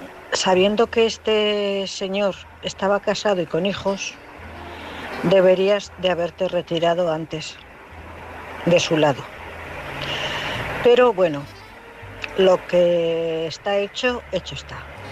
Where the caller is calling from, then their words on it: Cuenca, Castilla-La Mancha, Spain; de Cuenca.